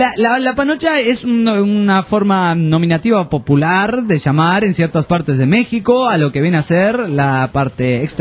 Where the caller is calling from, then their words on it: Tapalqué, Buenos Aires Province, Argentina; les digo que el programa está requete. Bueno, les cuento que soy de Tapalqué, provincia de Buenos Aires, y los escucho a través de Cadena 103.